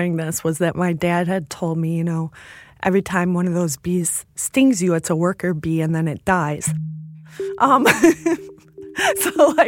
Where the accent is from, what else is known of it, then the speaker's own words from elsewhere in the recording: Chicago, Illinois, United States; I'm from Chicago, Illinois, and I'm a dancer, choreographer, teacher, and activist.